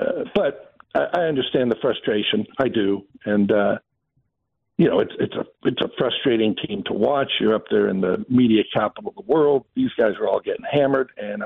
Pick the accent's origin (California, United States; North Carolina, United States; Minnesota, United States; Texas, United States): California, United States; Los Angeles; Let me just tell you, I grew up in Los Angeles. I was a Lakers fan.